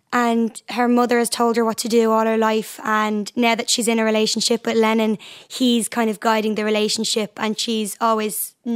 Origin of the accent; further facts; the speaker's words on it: Dublin, Leinster, Ireland; I'm from Artane in Dublin